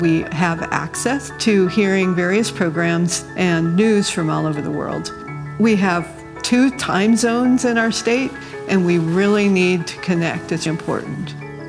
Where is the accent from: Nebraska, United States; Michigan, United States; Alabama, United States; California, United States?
Nebraska, United States; Scottsbluff; from Scottsbluff, Nebraska. I listen and support Nebraska Public Media.